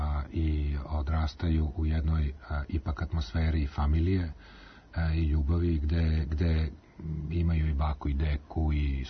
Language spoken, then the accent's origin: Serbian; Belgrade, Serbia; Beograd je uvek bio inspiracija i ostaće moj rodni grad